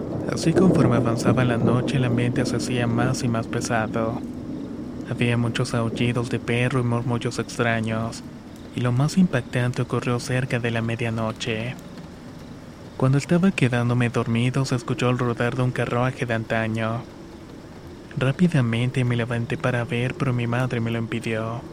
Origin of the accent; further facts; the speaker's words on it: Chilapa de Álvarez, Guerrero, Mexico; now in Acatlán, Mexico; Soy originario de Chilapa de Álvarez, Guerrero. Actualmente vivo en Acatlán